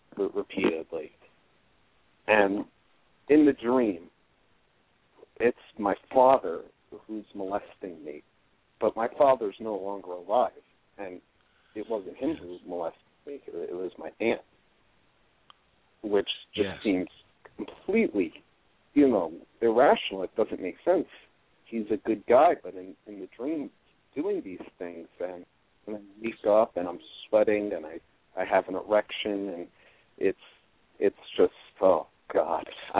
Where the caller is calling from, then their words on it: New York, United States; I'm calling from New York.